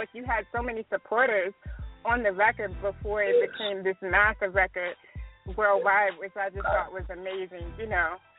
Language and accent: English; Killeen, Texas, United States; I'm from Texas. I'm in Vegas right now, but I'm from Killeen, which is about an hour from Austin.